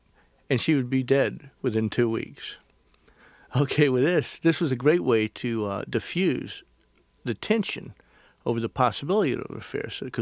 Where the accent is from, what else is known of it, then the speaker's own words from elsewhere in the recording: Southern United States, United States; Because I'm a Southerner, they put me in this white hat, okay?